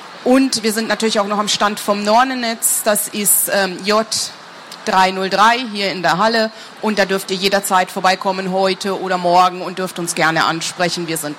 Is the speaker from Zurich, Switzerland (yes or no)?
yes; Winterthur, Zurich, Switzerland; now in Leipzig, Germany; Ich komme aus Winterthur in der Schweiz und muss sagen, Leipzig schlägt die Schweiz im Moment um Längen, was den Schnee angeht, was die Kälte angeht.